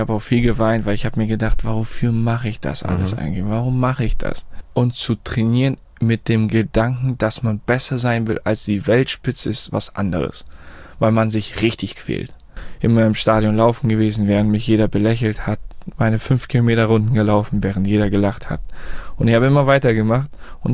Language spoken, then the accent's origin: German; Flensburg, Schleswig-Holstein, Germany; born there; Also ich bin in Flensburg geboren im Jahr 2000